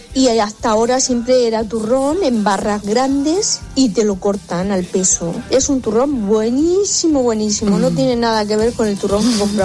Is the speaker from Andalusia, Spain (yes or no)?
no; Catral, Valencian Community, Spain; Pues os voy a hablar de la romería de mi pueblo. Es de Catral.